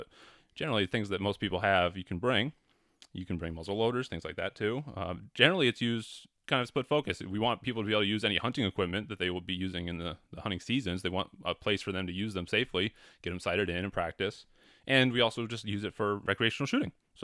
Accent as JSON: {"language": "English", "town": "North Kingstown", "region": "Rhode Island", "country": "United States", "tie": "born or raised there", "also_born_or_lived": "New Jersey", "said": "So, I'm technically a New Jersey born, but I moved up here with my family like at the age of two. So, I've been Rhode Islander all my life. I've been in North Kingstown, you know, ever since."}